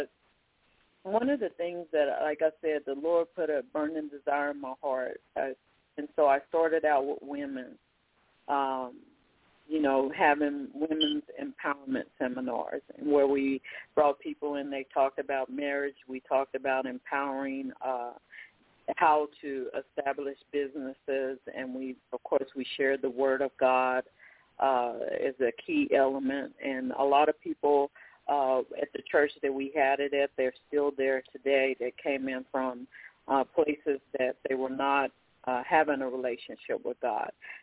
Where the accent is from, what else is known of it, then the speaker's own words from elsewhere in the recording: Oklahoma, United States; also born or lived in Irving, Texas; because I lived in Texas as well. I started out in Irving, Texas, but I grew up in Oklahoma.